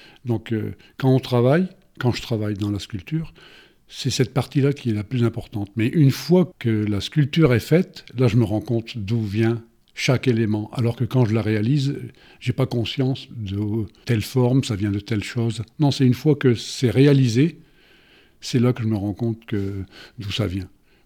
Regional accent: France; moved away; Après 30 ans que j'étais parti de France

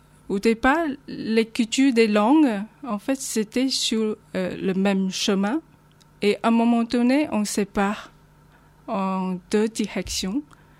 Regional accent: Beihai, Guangxi, China; first language Beihai dialect; French is a second language; now in France; mieux connaître les langues chinoises, le mandarin, le cantonais, et aussi ma langue maternelle, la langue de Beihai, etc. Je peux vous donner un exemple. C'est dans mes premières années en France

